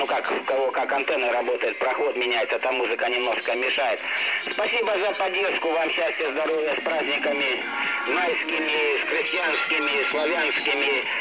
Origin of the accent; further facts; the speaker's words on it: Ukraine; я полностью украинец, вы понимаете? Полностью, даже западной Украины корни, полностью. Я вообще даже русской нету.